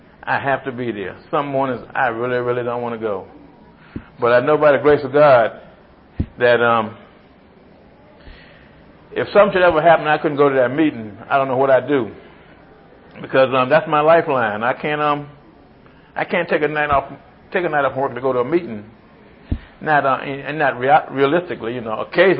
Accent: Virginia, United States; I'm an addict. I'm from the Tidewater area.

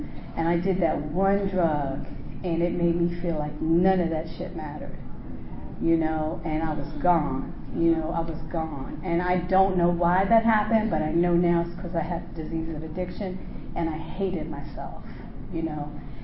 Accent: Bronx, New York, United States; I grew up in New York in a predominantly Jewish neighborhood in the Bronx

